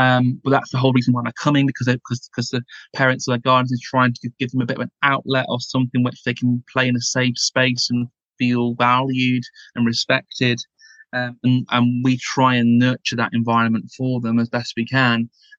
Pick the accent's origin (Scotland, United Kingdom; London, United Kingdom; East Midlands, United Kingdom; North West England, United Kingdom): North West England, United Kingdom; Salford; I'm originally from Lancashire as well. I'm from Salford.